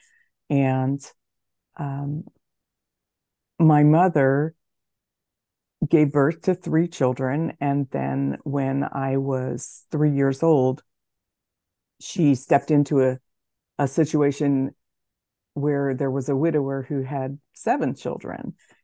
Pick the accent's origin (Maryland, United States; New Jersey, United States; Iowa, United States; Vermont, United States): New Jersey, United States; Princeton; moved away as an adult; also born or lived in Los Angeles / Kentucky / Chicago; now in Wisconsin, United States; I was raised in Princeton, New Jersey. I moved to Los Angeles, where I went to college, and then ended up taking a job in Kentucky and moved from there to Chicago and from Chicago to Wisconsin.